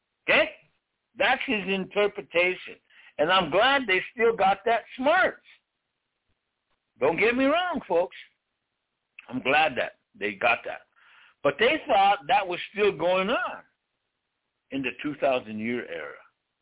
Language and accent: English; United States; English is a second language; And if you notice at times … breaks it, because I am broken English. I'd rather speak my language. That's my possession of who I am as a free and independent person and an individual and a Lakota, a man.